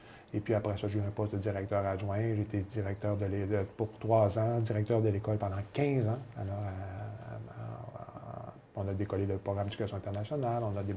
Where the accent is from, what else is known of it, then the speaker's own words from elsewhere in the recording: Arvida, Quebec, Canada; moved away; je suis originaire du Saguenay. Là, alors, un gars d'Arvida. Alors, on dit que les gens d'Arvida, on a une appartenance assez importante. On ne dit pas Jonquière, on ne dit pas Saguenay. On dit Arvida, comme j'ai quitté depuis quand même longtemps.